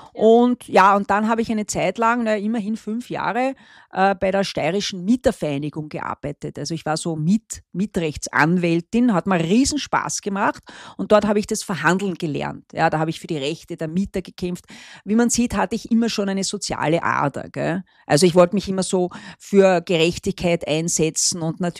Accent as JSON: {"language": "German", "town": "Fürstenfeld", "region": "Styria", "country": "Austria", "tie": "born or raised there", "said": "meine Kindheit startete in der Steiermark, konkret in Fürstenfeld. Das ist so ein kleines romantisches Städtchen in der Südoststeiermark. Ja, wunderschön, Weingegend."}